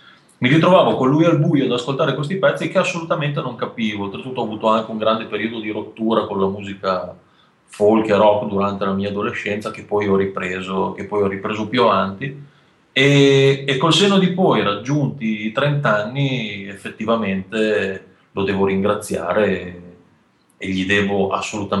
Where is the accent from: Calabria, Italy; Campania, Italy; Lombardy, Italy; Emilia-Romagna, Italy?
Emilia-Romagna, Italy; Soliera; born there; sono nato a Soliera, che alla fine è un piccolo paese nella provincia di Modena